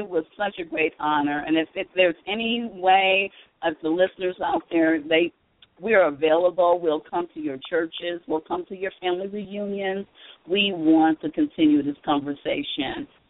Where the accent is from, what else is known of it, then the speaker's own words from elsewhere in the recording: Chicago, Illinois, United States; I'm going to Chicago. My hometown.